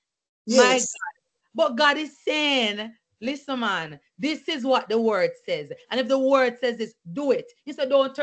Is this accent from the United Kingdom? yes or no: no; Jamaica; moved away as an adult; now in United States; I'm a Jamaican and I traveled from Jamaica to teach right here in the States.